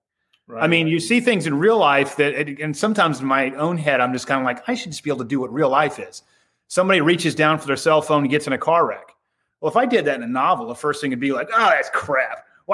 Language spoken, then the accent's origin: English; United States; I couldn't get in because I'm American.